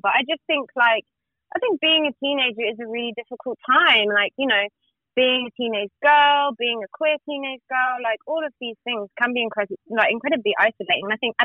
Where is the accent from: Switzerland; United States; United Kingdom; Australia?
United Kingdom; Reading, South East England; yeah, I'm from Reading.